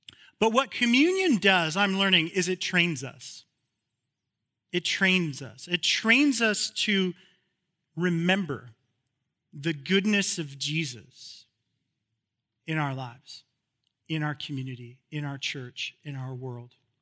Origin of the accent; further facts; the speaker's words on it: Phoenix, Arizona, United States; I grew up in Phoenix, Arizona. It is the Valley of the Sun.